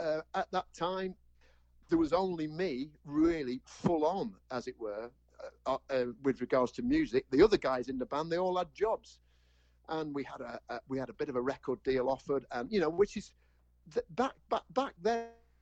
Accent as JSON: {"language": "English", "town": "Ribble Valley", "region": "North West England", "country": "United Kingdom", "tie": "born or raised there", "also_born_or_lived": "Cheshire", "said": "I was born in the lovely county of Cheshire. And that's where I'm living now. I moved from Cheshire with my parents in 1967 up to the Ribble Valley, which is in Lancashire"}